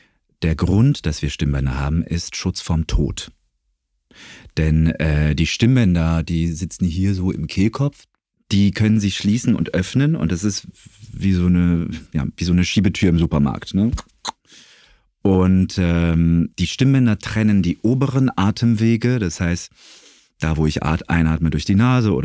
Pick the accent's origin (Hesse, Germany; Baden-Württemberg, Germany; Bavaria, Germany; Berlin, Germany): Bavaria, Germany; Augsburg; now in Munich, Germany; Nach meinem Abitur bin ich aus Augsburg, wo ich aufgewachsen bin.